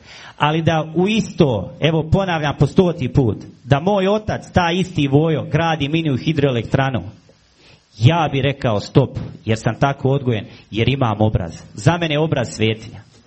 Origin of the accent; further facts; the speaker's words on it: Foča, Republika Srpska, Bosnia & Herzegovina; Rođen sam u Foči, odrastao sam u Foči, završio sam osnovnu školu ovdje, srednju školu, stomatološki fakultet.